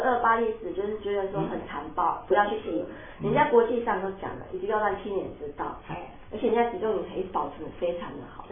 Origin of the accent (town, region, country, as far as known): Taiwan